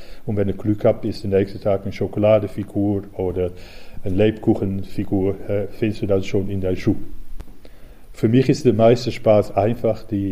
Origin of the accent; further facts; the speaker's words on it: Amsterdam, North Holland, Netherlands; now in Hanover, Germany; Ich komme ursprünglich aus Amsterdam, aus den Niederlanden, und bin 1986 nach Hannover umgezogen.